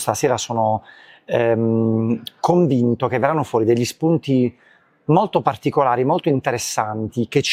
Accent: Apulia, Italy; Io sono pugliese, si sente pure dall'accento, ma molto legato alla mia terra.

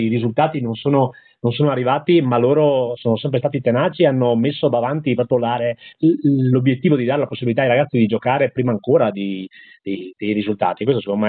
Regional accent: Rivamonte, Veneto, Italy; sono partigiano in questo perché sono di Rivamonte

